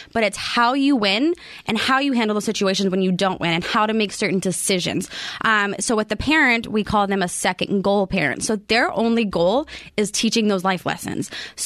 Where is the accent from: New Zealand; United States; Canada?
United States; Texas; And I'm from Texas, so I come from a football state.